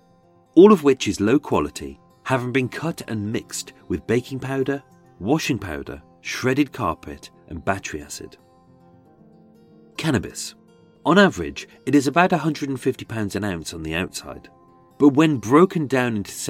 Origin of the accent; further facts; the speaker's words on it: Birmingham, West Midlands, United Kingdom; accent: Brummie; This week, even though William was an American, I shall perform this in my birth accent. As being a Brummie, I used to sound like Benny from Crossroads.